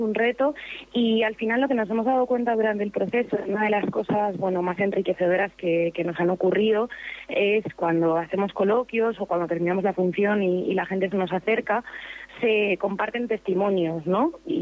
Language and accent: Spanish; Salamanca, Castile and León, Spain; tanto Luis Rodríguez, codirector de la obra, como yo, somos salmantinos